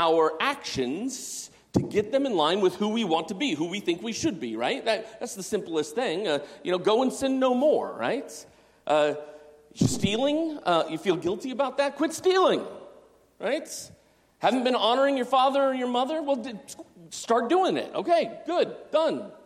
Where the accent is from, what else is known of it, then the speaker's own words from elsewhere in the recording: Arizona, United States; I'm in Arizona. You know, I grew up in Arizona, and we were on the front lines of the charter school movement.